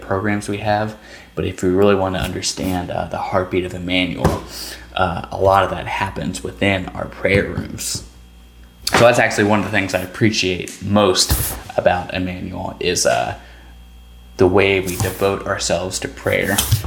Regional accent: Kentucky, United States; I'm from Kentucky, not Alabama.

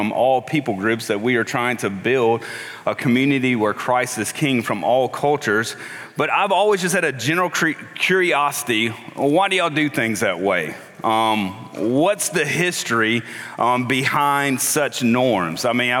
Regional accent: United States; one thing has become very clear to me in my love for other cultures is that I am clearly an American.

